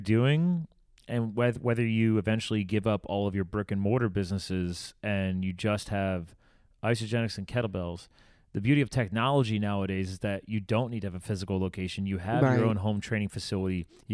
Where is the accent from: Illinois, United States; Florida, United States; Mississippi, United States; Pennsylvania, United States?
Pennsylvania, United States; also born or lived in Flemington, New Jersey; I'm from here, so I can. I was born in New Jersey, actually, even though I grew up in Pennsylvania. So I was born in Flemington.